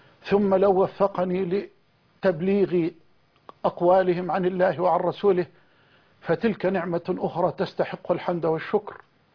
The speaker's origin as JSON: {"language": "Arabic", "country": "Egypt", "said": "بلدنا مصر"}